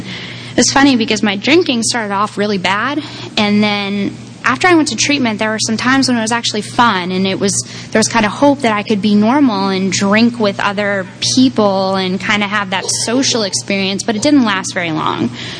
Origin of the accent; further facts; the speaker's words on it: New Hampshire, United States; I was born in New Hampshire. I grew up in a bedroom community in a big house.